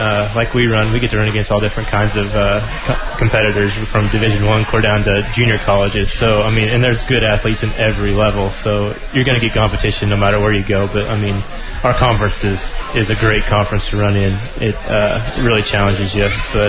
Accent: Troy, Kansas, United States; I'm from Troy, Kansas. When I started looking for colleges, I kind of came up here, and it's not too far from home.

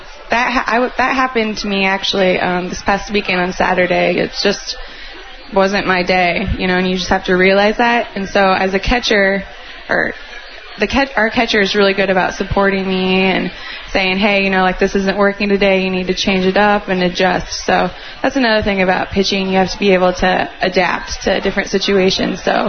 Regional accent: Winterset, Iowa, United States; I'm a senior from Winterset, Iowa.

